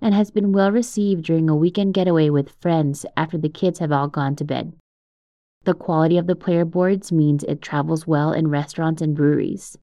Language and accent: English; Los Angeles, California, United States; Born and raised in Los Angeles, graffiti and street art could be found on nearly every street of my surrounding neighborhood.